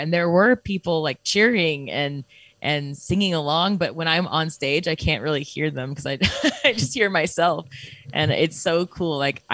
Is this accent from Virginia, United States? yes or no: no; Alabama, United States; now in Canada; I grew up in Alabama before I moved to Canada.